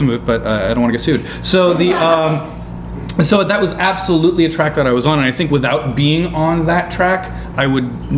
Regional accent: Boston, Massachusetts, United States; also born or lived in Chicago, United States; I love Boston. I grew up in Boston.

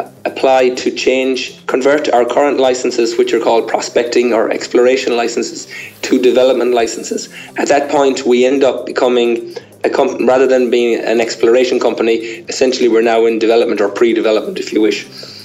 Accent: Ireland; also born or lived in Australia; I'm originally from Ireland, a bean counter who ended up in Island Gas in Australia, and I've relocated back to this side of the world again since we listed on AIM.

